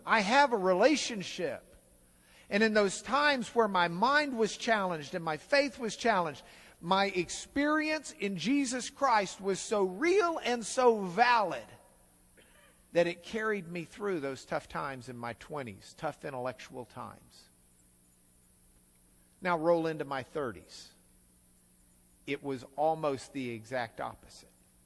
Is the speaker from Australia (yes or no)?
no; United States; there are places where things seem very strange to me as an American.